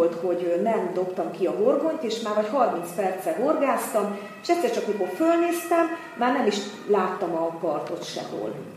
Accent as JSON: {"language": "Hungarian", "region": "Michigan", "country": "United States", "tie": "born or raised there", "said": "mikor gyerek voltam, én a Michigan tónál nőttem fel."}